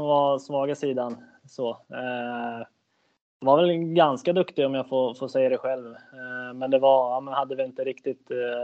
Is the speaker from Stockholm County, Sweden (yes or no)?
yes; Södertälje, Stockholm County, Sweden; now in Kalmar, Sweden; jag född och uppväxt i Södertälje. Första flytten från Södertälje var ner hit till Kalmar. Så när jag spelade i AIK så pendlade jag från Södertälje. Så Södertälje kille.